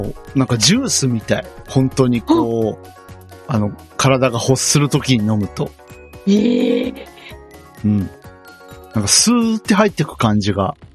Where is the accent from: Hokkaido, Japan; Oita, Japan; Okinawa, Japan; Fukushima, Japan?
Oita, Japan; 実はですね、僕のふるさとでもちょっと不穏な空気がありまして。